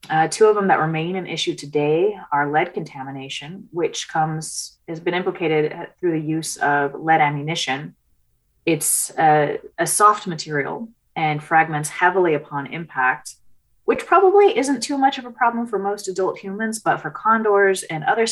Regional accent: California, United States; born or raised there

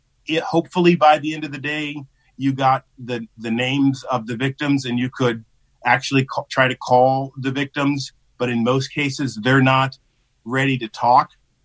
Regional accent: Orangevale, California, United States; as a kid growing up in Orangevale, I was one of very few Black people out there.

